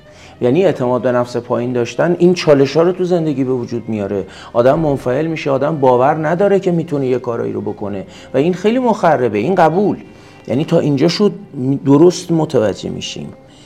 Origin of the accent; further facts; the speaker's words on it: Iran; ببین اونجا قضیه خیلی از دید منم پیچیده نیست به عنوان یه ایرانی.